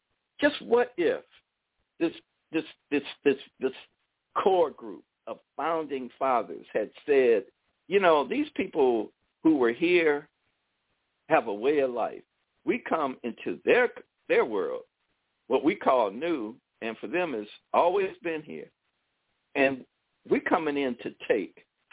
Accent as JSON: {"language": "English", "country": "United States", "said": "What I am is an American, and what I also possess is a skin tone, you know, but before I'm anything else, I'm an American."}